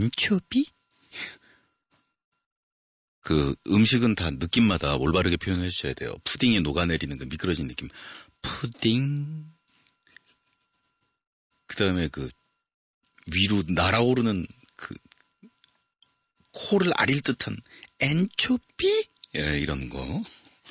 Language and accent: Korean; South Korea; born there; 나는 지금 이 시대에 대한민국에서 태어난 거 좀 힘들어.